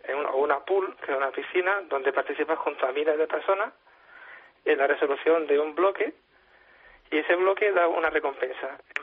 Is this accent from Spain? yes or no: yes; Spain; siendo español